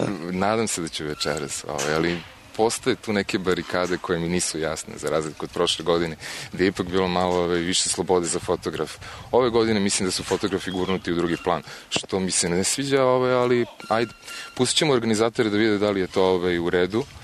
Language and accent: Serbian; Zaječar, Southern and Eastern Serbia, Serbia; now in Niš, Serbia; ja sam već iz Zaječara odsutan nekih 8 godina, ovaj, i ne pratim čak ni u Nišu gde živim trenutno